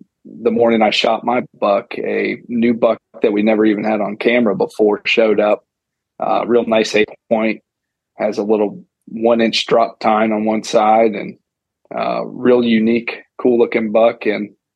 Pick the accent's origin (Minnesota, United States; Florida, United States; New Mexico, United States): Florida, United States; I've born and raised in Florida, been hunting in Florida pretty much the last 12, 13 years now.